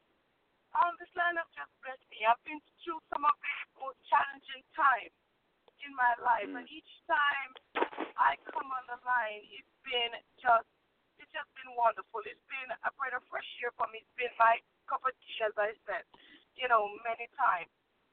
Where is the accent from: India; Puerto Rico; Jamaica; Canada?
Jamaica; now in New York, United States; I'm in New York. I'm originally from Jamaica.